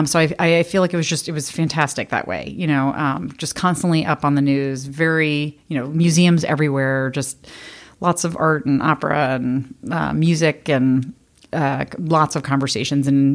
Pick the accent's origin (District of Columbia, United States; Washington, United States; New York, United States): Washington, United States; so that was pretty much my growing up in Washington. I just loved it.